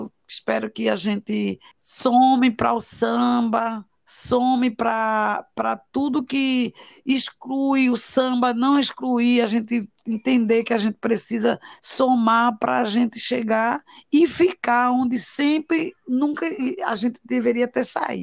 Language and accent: Portuguese; Brazil; quando nós saímos do nosso país para visitar um outro país, que falamos que somos brasileiros